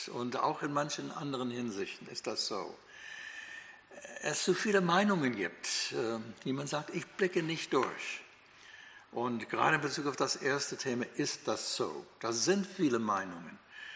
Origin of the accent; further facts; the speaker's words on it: United States; German is a second language; now in Germany